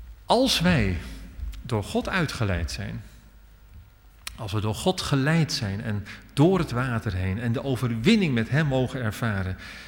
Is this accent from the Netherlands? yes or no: yes; Netherlands; dat proberen wel eens als Nederlanders, maar dat kunnen we toch echt niet